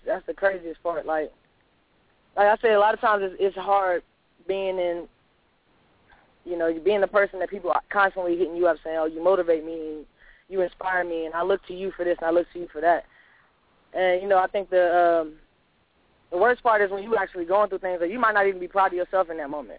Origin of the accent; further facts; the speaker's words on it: Brooklyn, New York, United States; I'm from Brooklyn